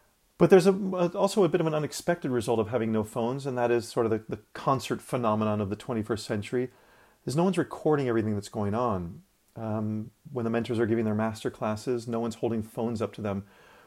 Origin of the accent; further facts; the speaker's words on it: Chicago, Illinois, United States; moved away as an adult; I grew up in Chicago, Illinois, in the US. As a kid, I wasn't especially fond of the area I grew up, and it was obviously quite cold